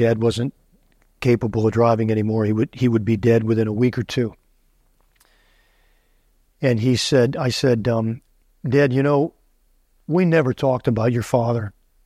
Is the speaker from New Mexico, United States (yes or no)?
no; New Orleans, Louisiana, United States; as a kid growing up in New Orleans, we had no basements.